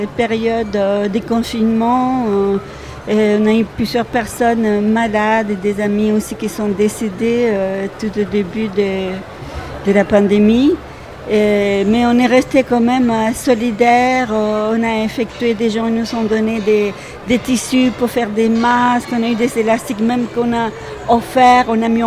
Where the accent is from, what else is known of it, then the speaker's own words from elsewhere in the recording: Chile; now in Nanterre, France; Moi, je suis originaire du Chili.